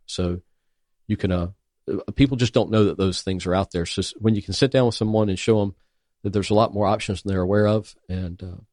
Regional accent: North Carolina, United States; I'm originally from North Carolina. My parents live back in North Carolina, and it's a long drive to get there.

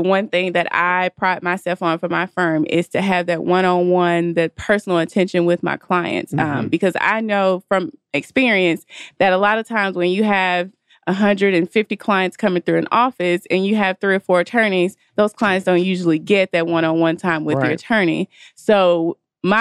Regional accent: Jackson, Mississippi, United States; That's where I'm from Jackson, Mississippi.

